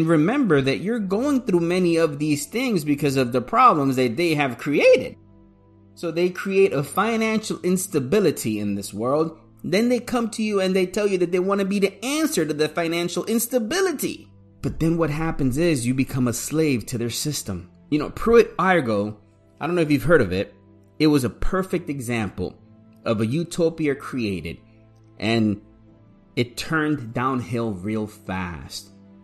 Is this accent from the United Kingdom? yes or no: no; Puerto Rico; I come from Puerto Rico.